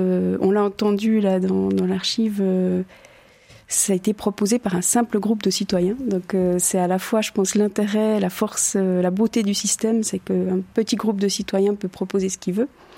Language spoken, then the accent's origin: French; Switzerland; Je suis suisse, j'ai envie de parler de notre système politique, de notre démocratie directe